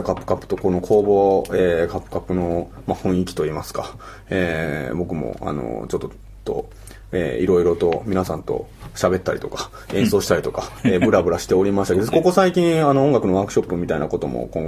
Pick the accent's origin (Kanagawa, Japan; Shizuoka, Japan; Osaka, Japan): Osaka, Japan; Sakai; 僕も大阪の堺のニュータウン出身なんですけども